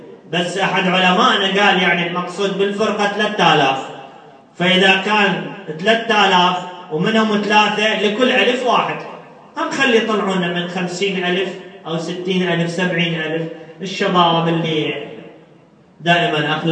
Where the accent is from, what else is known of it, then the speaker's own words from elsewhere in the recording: Nasiriyah, Dhi Qar, Iraq; هسه خاف أقول ناصرية وتقول هذا عنصري لأن أنا من الناصرية